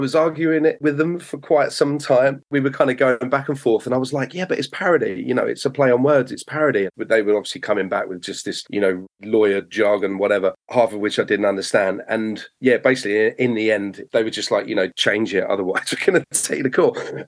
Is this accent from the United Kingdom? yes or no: yes; Enfield, London, United Kingdom; I'm from Enfield in North London.